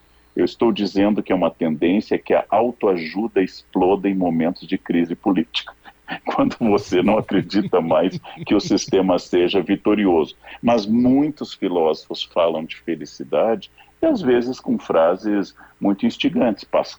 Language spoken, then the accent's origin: Portuguese; Rio Grande do Sul, Brazil; moved away as an adult; also born or lived in São Paulo; sou um capilé da Gema, torcedor do Aimoré, e sou um gaúcho que saiu do Rio Grande do Sul, fiz minha primeira graduação na Unicinos, saí do Rio Grande do Sul para vir a São Paulo estudar, e depois fui para o exterior.